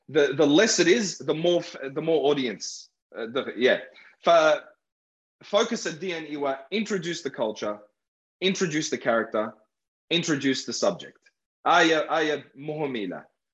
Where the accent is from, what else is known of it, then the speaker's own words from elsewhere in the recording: Baghdad, Baghdad Governorate, Iraq; Arabic is a second language; أنا من بغداد بس مطيلي تم مكن عربي بعد مكن لي سورة مكن إنجليزي